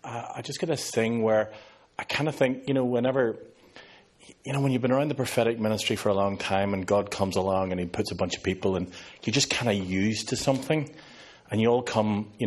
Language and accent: English; Belfast, Northern Ireland, United Kingdom; As I said, I'm from Northern Ireland, from Belfast, about 20 minutes north of Belfast.